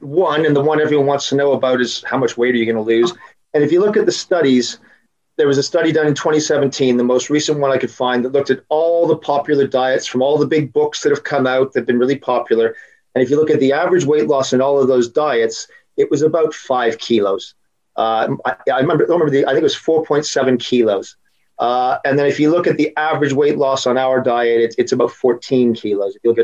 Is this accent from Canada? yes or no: yes; Canada; I'm Canadian.